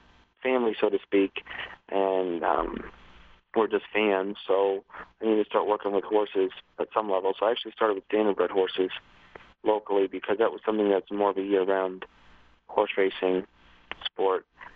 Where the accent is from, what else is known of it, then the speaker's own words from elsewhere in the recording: Saratoga Springs, New York, United States; Just growing up in Saratoga, going to the track with my parents growing up, and just fell in love with horses. Loved Saratoga.